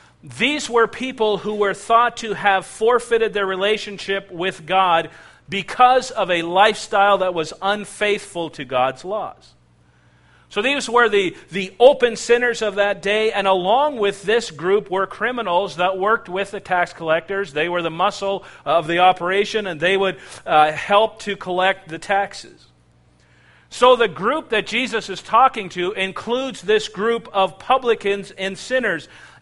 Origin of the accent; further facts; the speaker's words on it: India; I'm from India.